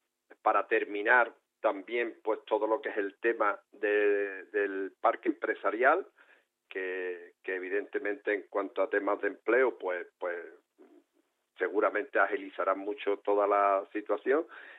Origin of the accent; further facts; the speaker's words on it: Carratraca, Andalusia, Spain; yo soy una persona nacida en Carratraca. Me importa todo lo que mi pueblo, todo lo que en mi pueblo ocurra